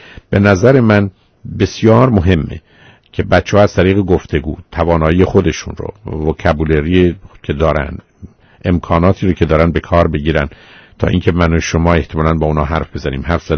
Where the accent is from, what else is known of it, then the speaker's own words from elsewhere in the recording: Iran; ما ایرانی هستیم